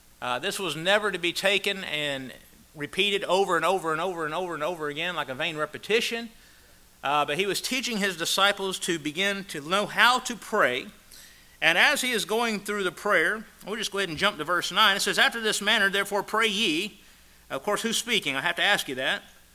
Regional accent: Lakeland, Florida, United States; All right, I'm from Lakeland. Don't hold that against me. And that's where I was born

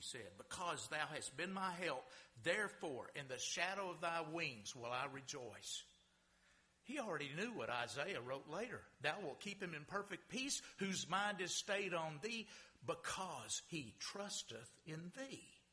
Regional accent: Texas, United States; When I was a little boy, growing up in Texas, I was a little boy, and my granddad, he'd take me fishing with him with a cane pole to a big tank, big water hole on his farm

